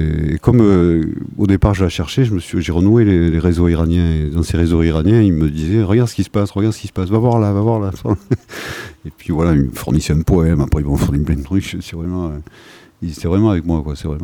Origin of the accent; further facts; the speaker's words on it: France; elle m'a appris à répondre, je suis français